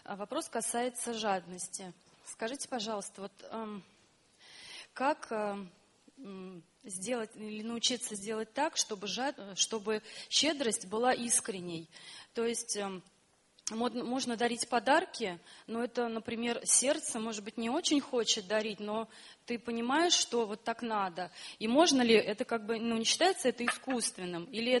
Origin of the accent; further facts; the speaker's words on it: Moscow, Russia; я из Москвы.